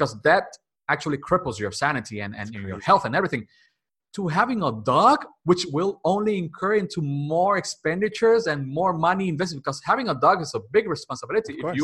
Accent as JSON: {"language": "English", "country": "Dominican Republic", "tie": "born or raised there", "said": "I was born and raised here in the Dominican Republic"}